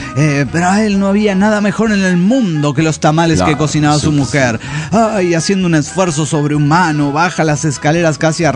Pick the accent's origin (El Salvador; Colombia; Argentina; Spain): Colombia; en mi país, y más específicamente en las tierras paisas, Medellín y todo el eje cafetero